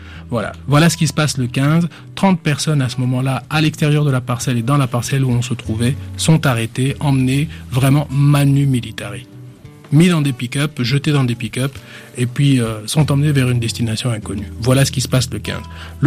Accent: DR Congo; Nous avons dit, nous ne sommes pas des terroristes, nous sommes des Congolais, des citoyens debout.

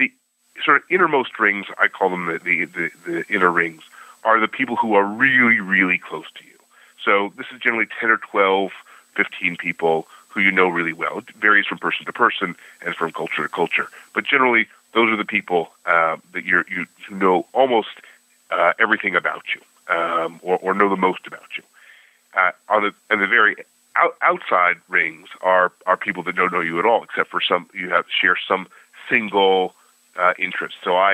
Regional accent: Buffalo, New York, United States; My family was from Cincinnati. I grew up in Buffalo.

